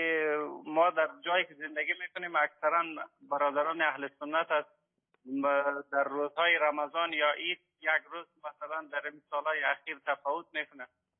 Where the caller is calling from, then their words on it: Afghanistan; از افغانستان هستم.